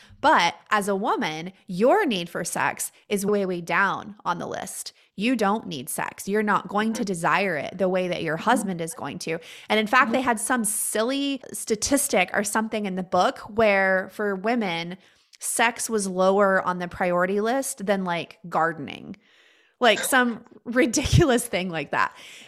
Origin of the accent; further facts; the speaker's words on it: Canyon, Texas, United States; And so we come from growing up in Canyon, like 15 miles from Canyon is the town of Amarillo.